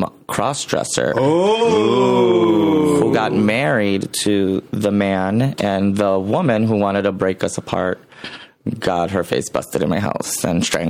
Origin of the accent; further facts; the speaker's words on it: Chicago, Illinois, United States; I mean, I'm an original. I'm from Chicago. It had already been 4 years and nobody from Chicago was on.